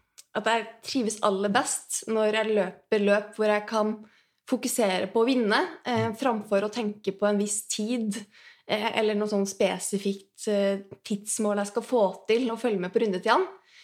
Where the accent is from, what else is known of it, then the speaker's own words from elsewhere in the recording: Trondheim, Trøndelag, Norway; Og jeg er fra Trondheim, 30 år